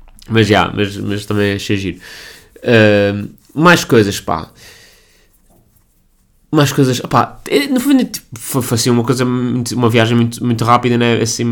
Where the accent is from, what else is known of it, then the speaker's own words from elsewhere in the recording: Azores, Portugal; eu vim do Portugal, dos Açores, para ver esta merda.